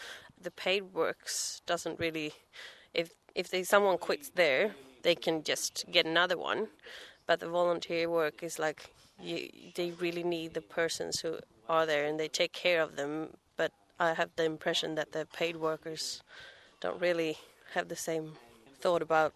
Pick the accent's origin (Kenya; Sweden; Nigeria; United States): Sweden; English is a second language; I'm from Sweden.